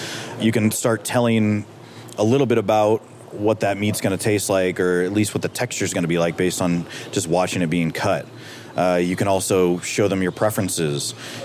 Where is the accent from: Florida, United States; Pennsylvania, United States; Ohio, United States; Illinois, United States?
Ohio, United States; I mean, I get lambasted quite a bit because I'm from Ohio.